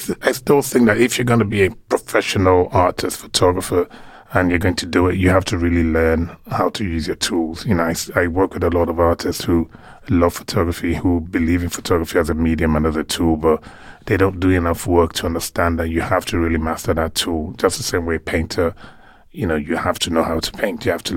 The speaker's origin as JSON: {"language": "English", "region": "Lagos", "country": "Nigeria", "tie": "born or raised there", "said": "I grew up in Lagos mostly, but my family is sort of huge. I come from a very large family, so we travel a lot. We move around a lot, so yeah. But I did grow up in Lagos mostly."}